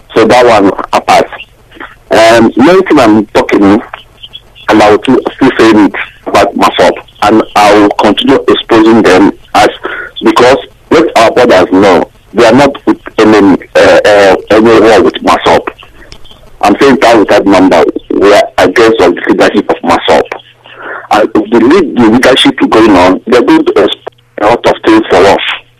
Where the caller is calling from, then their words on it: Sheffield, Yorkshire and the Humber, United Kingdom; I'm calling from Sheffield.